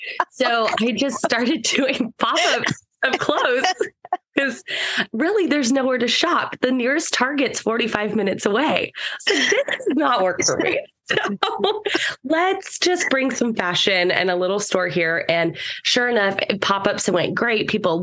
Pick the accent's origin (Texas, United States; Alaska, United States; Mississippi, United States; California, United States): Texas, United States; Dallas; So like you said earlier, I'm born and raised in Dallas. I've always lived in DFW.